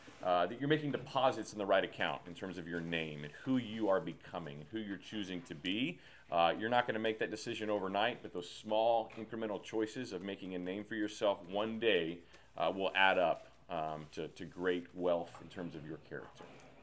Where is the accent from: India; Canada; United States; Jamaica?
United States; Texas; I'm from Texas. How about Davy Crockett?